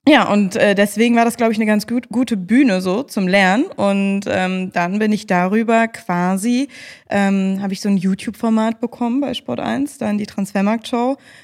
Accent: Cologne, North Rhine-Westphalia, Germany; now in Munich, Germany; zu Hause ist für mich auch immer noch Köln und wird es auch immer bleiben. Also da kommt auch München nicht ran.

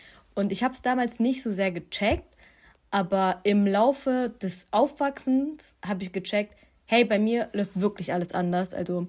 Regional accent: Germany; Deutschland gehört auch zu meiner Heimat, denn ich bin hier aufgewachsen.

